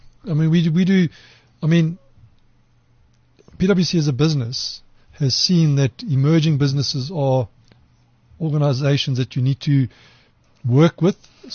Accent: Durban, KwaZulu-Natal, South Africa; I'm from Durban

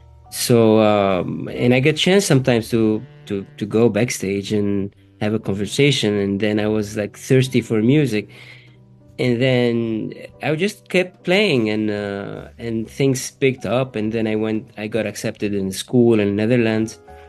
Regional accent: Tunisia; I was born in Tunisia and grew up in Tunisia.

